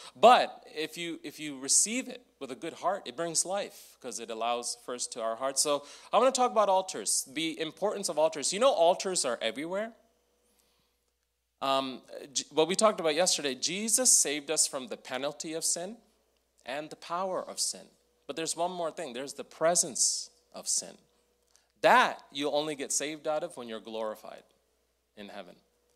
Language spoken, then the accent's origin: English; Chicago, Illinois, United States; Yeah, I'm from Chicago. When you go through certain areas of Chicago, you know, if you're not careful, you won't be okay.